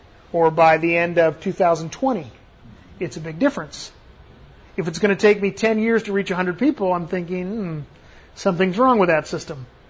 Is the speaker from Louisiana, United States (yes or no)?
no; Tennessee, United States; I mean, I come from Tennessee, and a good education in Tennessee is a lot less than a good education in other states